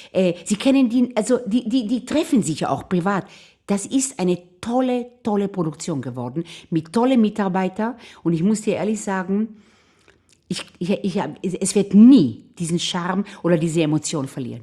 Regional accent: Israel; ich bin in Israel aufgewachsen. Wir sind Wüstenkinder. Man nennt uns auch Sabres.

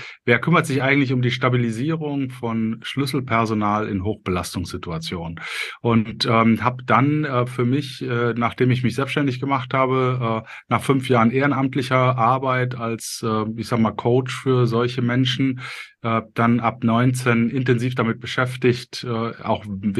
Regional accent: Cologne, North Rhine-Westphalia, Germany; also ich habe das Buch veröffentlicht als Kölsche Jung am 11.11. um 19.11 Uhr, logisch.

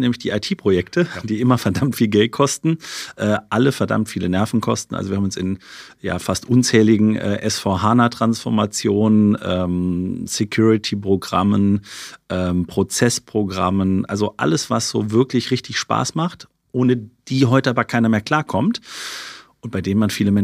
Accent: Saarland, Germany; Ja, also ich bin ja Saarländer eigentlich, obwohl ich im Rheinland lebe.

